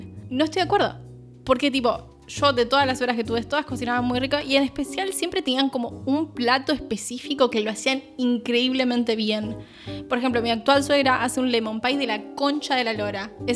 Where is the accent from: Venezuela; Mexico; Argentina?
Argentina; Porque somos argentinos, todos amamos los chismes